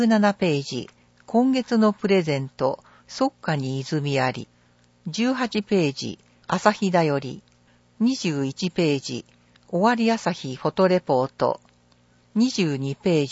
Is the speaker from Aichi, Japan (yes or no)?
yes; Aichi, Japan; 私の生まれ育った三河地方では伊賀まんじゅうというお菓子を作ります。